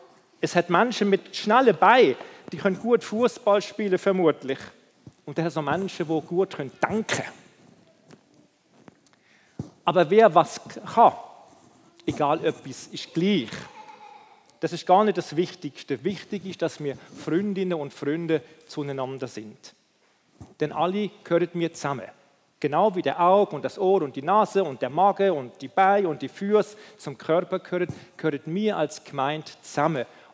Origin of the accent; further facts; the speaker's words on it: Hamburg, Germany; die miteinander gesungen haben in Hamburg, in meiner Stadt, wo ich aufgewachsen bin.